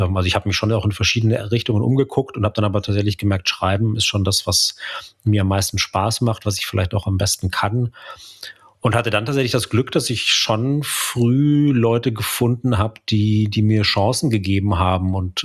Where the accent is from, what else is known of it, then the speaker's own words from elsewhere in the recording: Bavaria, Germany; bei der Kleinstadt-Lokalzeitung von auch der Süddeutschen im Münchner Umland, wo ich aufgewachsen bin